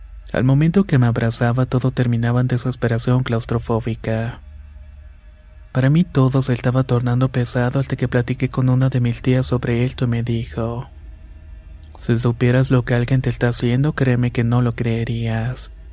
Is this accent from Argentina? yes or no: yes; Córdoba, Argentina; Todo comienza en el 2015. Soy de Córdoba, Argentina